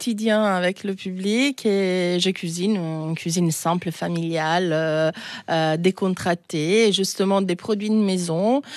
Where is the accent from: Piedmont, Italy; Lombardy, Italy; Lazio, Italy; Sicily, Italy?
Lazio, Italy; Rome; born there; Et puis Rome, c'est ma ville, donc ma ville natale.